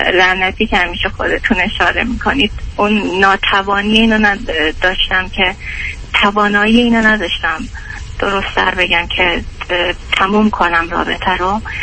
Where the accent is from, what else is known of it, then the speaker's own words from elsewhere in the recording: Iran; moved away as an adult; تا لحظه ای که از ایران اومدم بیرون کار میکردم.